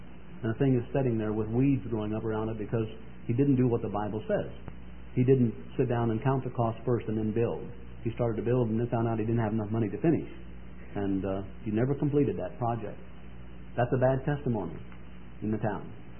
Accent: Oshkosh, Wisconsin, United States; I was down in Missouri, southern Missouri one time, and somebody found out I was from Oshkosh.

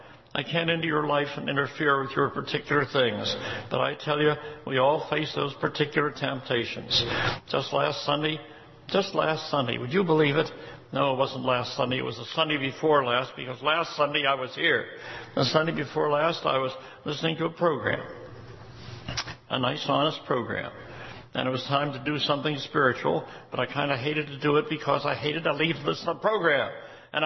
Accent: Pittsburgh, Pennsylvania, United States; I was raised around Pittsburgh, and I am thoroughly able to understand losers.

